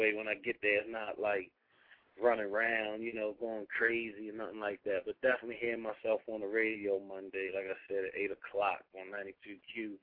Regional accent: Baltimore, Maryland, United States; You know, I'm from Baltimore and Bank is from Queens, New York.

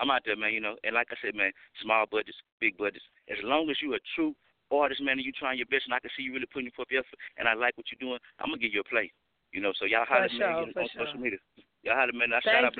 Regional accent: Houston, Texas, United States; I'm from Houston, so I was around when all that happened.

